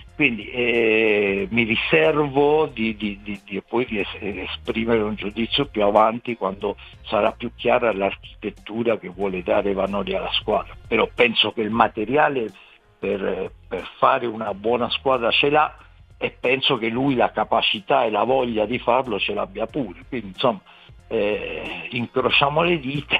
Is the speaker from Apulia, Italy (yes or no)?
yes; Bari, Apulia, Italy; Io sono proprio di Bari, io sono mai, anzi, per la casa che ancora ce l'abbiamo di famiglia è a Palese, l'aeroporto di Bari, ma ormai Palese è frazione di Bari, non è nemmeno comune proprio, quindi è Bari.